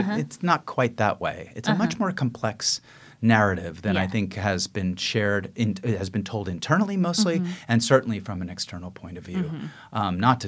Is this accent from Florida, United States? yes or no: no; San Francisco, California, United States; I grew up on the west side.